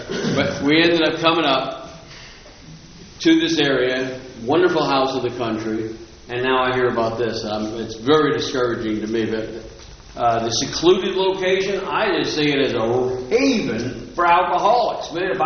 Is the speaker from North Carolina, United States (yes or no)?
yes; North Carolina, United States; Now, I came from North Carolina, lived there 30 years